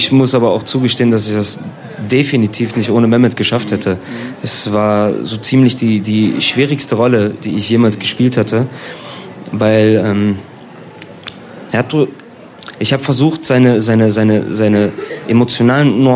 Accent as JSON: {"language": "German", "town": "Düsseldorf", "region": "North Rhine-Westphalia", "country": "Germany", "tie": "born there", "said": "ich bin in Düsseldorf geboren, aber meine Eltern sind Roma aus Mazedonien. Und meine beiden Opas kamen aus der Türkei, aus dem Osmanischen Reich, irgendwann mal in den Balkan"}